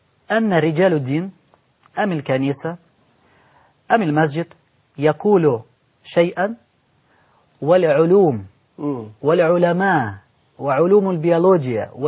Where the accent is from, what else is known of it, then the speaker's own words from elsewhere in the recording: Ulyanovsk, Ulyanovsk Oblast, Russia; Arabic is a second language; also born or lived in Samara; أنا من روسيا، ممكن نقول من وسط روسيا، يعني المدينة التي ولدت فيها اسمها سمارة.